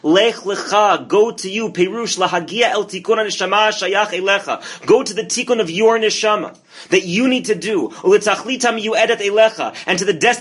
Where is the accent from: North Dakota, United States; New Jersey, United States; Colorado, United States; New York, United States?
New York, United States; I grew up living in New York. Obviously, liberals are correct. I grew up in New York.